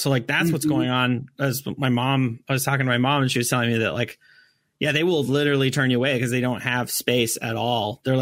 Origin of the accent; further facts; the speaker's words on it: Whitefish, Montana, United States; I'm from Whitefish, Montana. That's